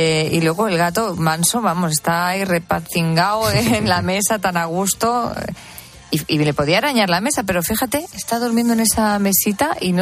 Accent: Spain; cómo somos los españoles

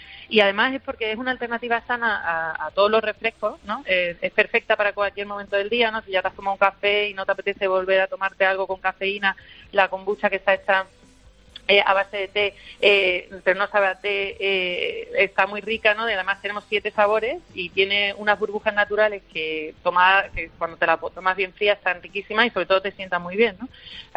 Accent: Fregenal de la Sierra, Extremadura, Spain; En Fregenal de la Sierra, que es un pueblo pequeñito, somos parte de la España vaciada, no llegamos a los 5.000 habitantes

